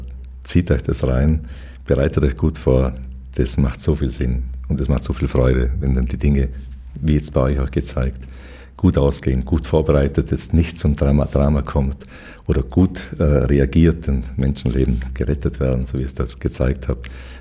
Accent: Vorarlberg, Austria

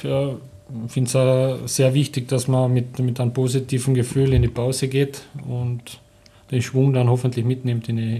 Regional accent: Carinthia, Austria; Zu Hause in Kärnten.

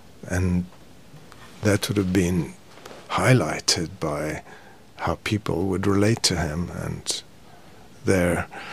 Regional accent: Italy; But when I grew up in Italy as a child, you weren't even allowed to divorce.

